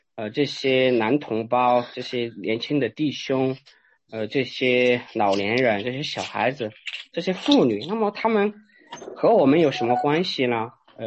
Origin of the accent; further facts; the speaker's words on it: China; 因为我们中国人是喝热水嘛